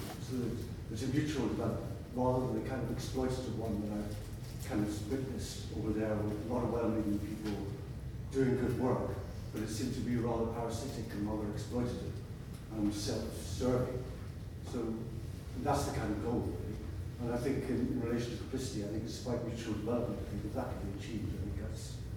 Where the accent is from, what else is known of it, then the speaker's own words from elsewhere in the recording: Wales, United Kingdom; We are from Wales, actually, 2 or 3 of us.